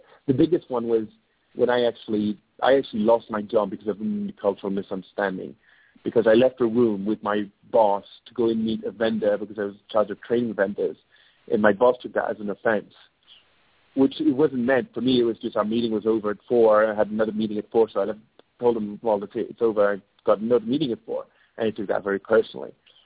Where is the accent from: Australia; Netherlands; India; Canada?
India; Yes, I'm Indian, but whether I'm a Punjabi or whether I'm a Tamilian is a very different thing.